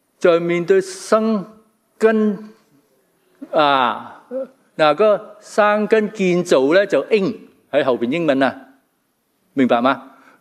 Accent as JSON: {"language": "Cantonese", "region": "Guangdong", "country": "China", "said": "你我哋广东人最明白行啦喂，系咪啊？"}